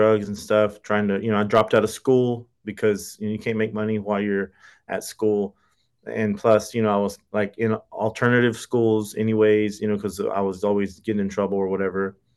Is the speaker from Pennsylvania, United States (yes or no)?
no; San Angelo, Texas, United States; I grew up in the West Texas town of San Angelo. It's actually the biggest U.S. city without an interstate.